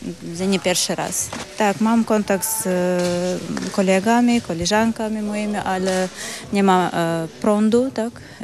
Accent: Odesa, Odesa Oblast, Ukraine; Polish is a second language; now in Poland; Pani z Odesy. Jestem z Odesy, z Ukrainy i mieszkam od 1 marca w Polsce.

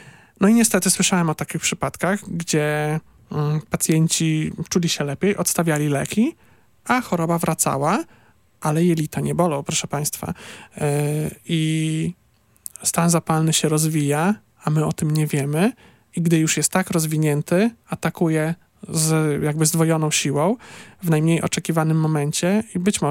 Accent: Subcarpathian Voivodeship, Poland; now in Gdańsk, Poland; bo ja przyjechałem do Gdańska właśnie z Podkarpacia.

